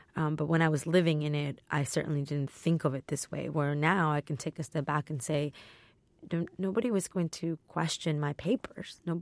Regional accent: Texas, United States; I think about my home state of Texas, and I have friends whose like family has been there for generations

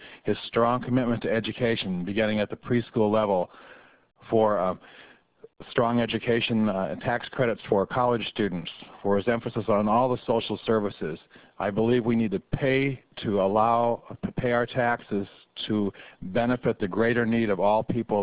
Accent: Forest Lake, Minnesota, United States; from Forest Lake.

